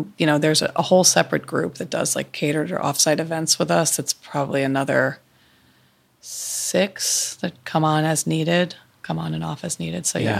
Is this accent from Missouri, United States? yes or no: no; Chicago, Illinois, United States; now in Winter Park, United States; So I came here, I'm originally from Chicago, but I came here in 1994.